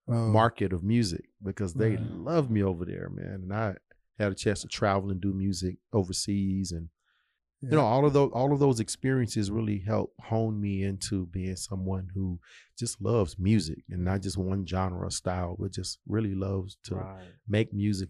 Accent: Dallas, Texas, United States; You know, in Dallas, I'm from Dallas originally.

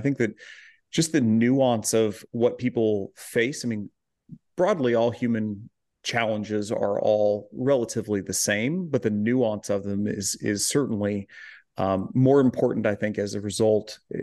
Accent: Joplin, Missouri, United States; growing up in Joplin

